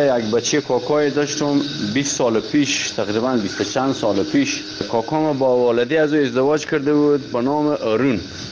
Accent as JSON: {"language": "Persian", "region": "Herat", "country": "Afghanistan", "said": "من خودم از هراتم"}